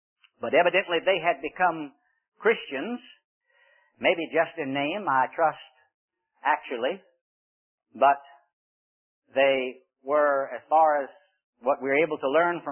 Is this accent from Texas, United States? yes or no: no; Richmond, Virginia, United States; I have some cousins back in Richmond, Virginia, my hometown, who are in the synagogue there.